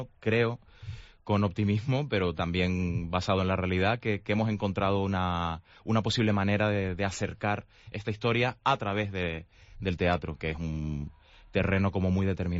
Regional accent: Santa Cruz de Tenerife, Canary Islands, Spain; yo soy tinerfeño de Santa Cruz

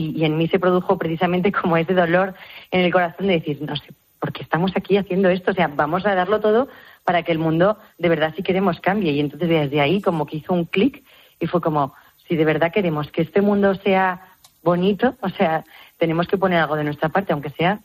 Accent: Madrid, Community of Madrid, Spain; yo soy de Madrid

